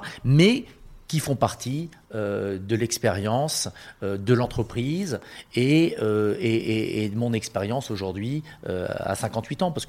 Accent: Marseille, Provence-Alpes-Côte d'Azur, France; vous le savez, je suis marseillais

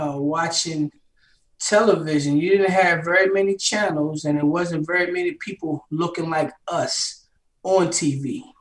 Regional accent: College Park, United States; You know, I hail from College Park.

